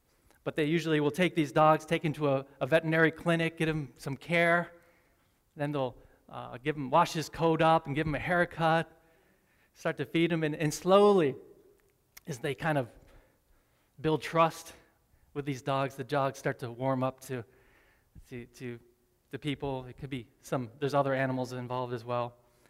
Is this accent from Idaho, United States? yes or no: no; Medina, New York, United States; I grew up in Medina, New York, which is about 40 minutes north of here